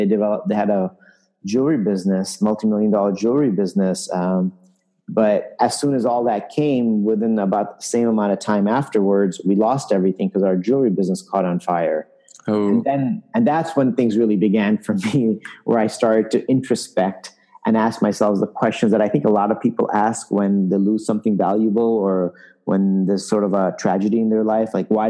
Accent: India; now in United States; You know, we came to this country in 1980, of course, why anybody comes to this country. We came here from India

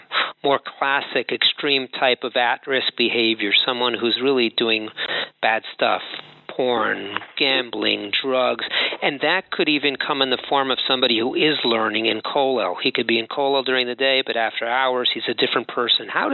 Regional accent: Los Angeles, California, United States; I'm from Los Angeles, so we didn't know how to take public transportation.

